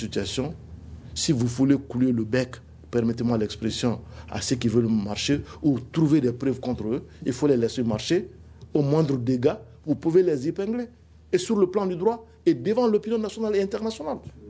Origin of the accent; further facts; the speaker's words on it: Mali; nous sommes tous des Maliens. On connaît un peu la mentalité.